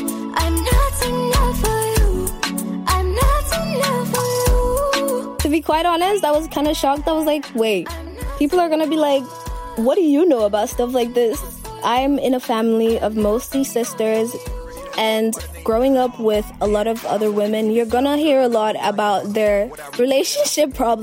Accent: Freetown, Western Area, Sierra Leone; from Sierra Leone, West Africa. I'm 18 years old. I was born in Freetown.

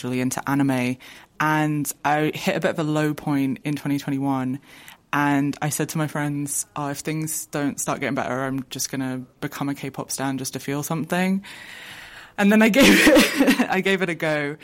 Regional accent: London, United Kingdom; from London.

